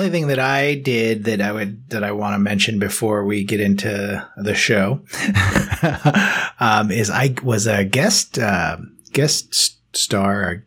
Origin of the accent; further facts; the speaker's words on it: Washington, District of Columbia, United States; now in Los Angeles, United States; I'm from Washington, D.C., and he went to Howard.